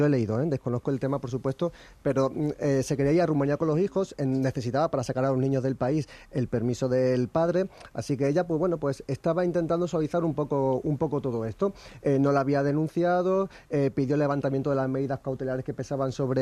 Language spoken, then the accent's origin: Spanish; Extremadura, Spain; somos los extremeños los que asumimos la deuda